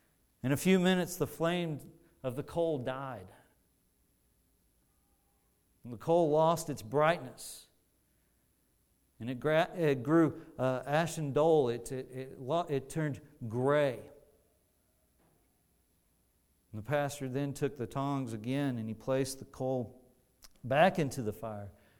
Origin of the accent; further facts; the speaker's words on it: Fort Worth, Texas, United States; now in Kingman, United States; I am from Fort Worth, Texas, living in Kingman, Kansas.